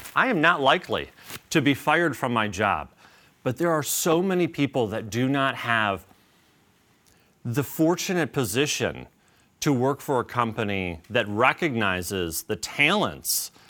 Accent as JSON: {"language": "English", "town": "Marne", "region": "Michigan", "country": "United States", "tie": "born or raised there", "said": "I grew up in Marne, Michigan."}